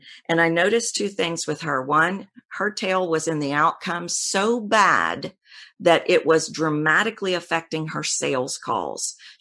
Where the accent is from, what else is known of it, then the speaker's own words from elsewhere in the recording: Texas, United States; accent: Texan; And I'm from Texas and I sound Texan.